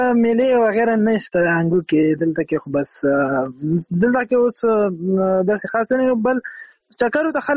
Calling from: Hangu, Khyber Pakhtunkhwa, Pakistan; ما خو د پاکستان درته هنګویو نه مې درته زنګ وهلی دی

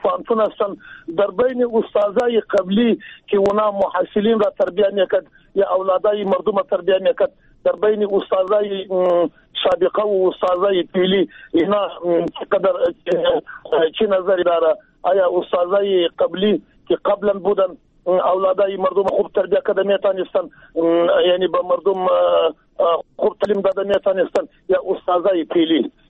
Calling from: Afghanistan; از جوزیان. سلام بر شما

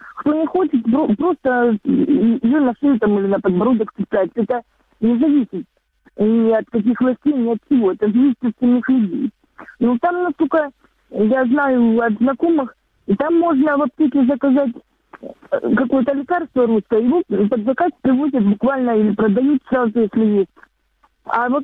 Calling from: Donetsk Oblast, Ukraine; Донецкая область.

